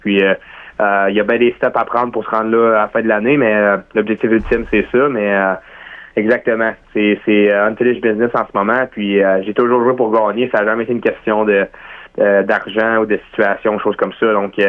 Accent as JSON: {"language": "French", "town": "Lévis", "region": "Quebec", "country": "Canada", "tie": "born there", "said": "moi, j'étais un petit bout de Québec, là, tu sais, je suis né à Saint-Romuald, à Lévis"}